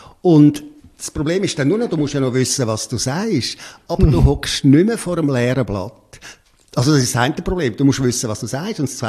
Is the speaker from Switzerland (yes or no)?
yes; Affoltern am Albis, Zurich, Switzerland; Ich bin 12 Jahre lang als Kind im Kinderspital aufgewachsen. Aussenstation im Kinderspital Zürich, nach Foltern am Albis.